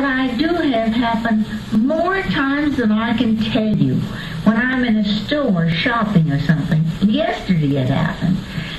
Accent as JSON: {"language": "English", "town": "Covington", "region": "Kentucky", "country": "United States", "also_born_or_lived": "Georgia / Mississippi / Alabama", "said": "Well, I'm from Covington, Kentucky, but I lived in all the southern states. You know, Georgia and Mississippi and Alabama."}